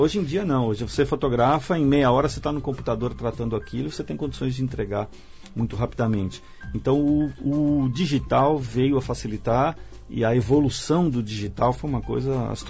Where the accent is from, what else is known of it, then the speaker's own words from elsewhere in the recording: São Paulo, Brazil; born there; now in Campinas, Brazil; Sim, eu cheguei em Campinas em 81, vindo lá de São Paulo, do ABC. Eu nasci no ABC e vivi em São Paulo um tempo.